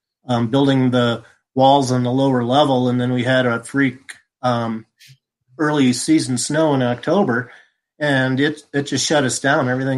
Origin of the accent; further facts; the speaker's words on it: Chicago, Illinois, United States; moved away as an adult; also born or lived in Wisconsin; now in Colorado, United States; I'm a Wisconsinite as well. I was born in Wisconsin. And then grew up in the kind of Chicago area in general. And then in 84, I decided to move out to Colorado